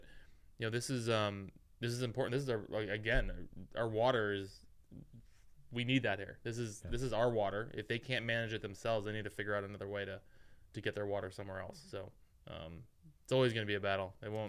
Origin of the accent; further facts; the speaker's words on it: Lake Havasu City, Arizona, United States; I'm from Lake Havasu. I understand this area.